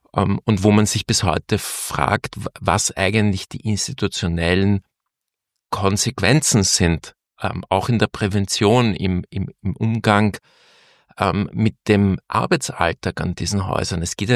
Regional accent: Vienna, Austria; zum Beispiel in Wien, also meiner Heimatstadt

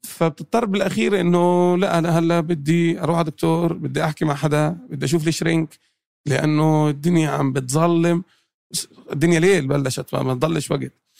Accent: Jordan; moved away; خصوصا إن أنا أردني فلسطيني. برضو في عندك هذا الإشي اللي بده يتشدشد. بس طلعت من الأردن

